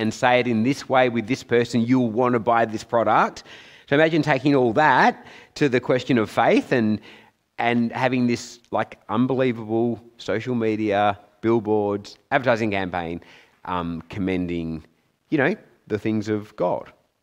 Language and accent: English; Perth, Western Australia, Australia; It's really great to be with you. I'm from Perth, so kind of on the wrong side of Australia